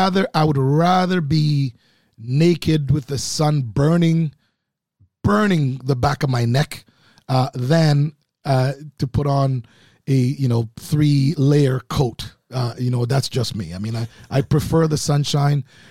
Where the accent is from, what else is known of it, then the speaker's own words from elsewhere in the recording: Jamaica; now in Canada; One, I am Jamaican. However, I as a Canadian, I've worn no other uniform, and I bleed red and white.